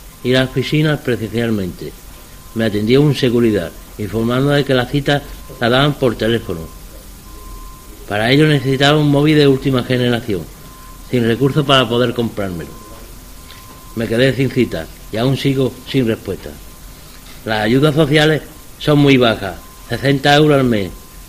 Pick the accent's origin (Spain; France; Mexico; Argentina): Spain; Jerez de la Frontera, Andalusia; soy de Jerez, tengo 41 años y soy padre de 5 hijos.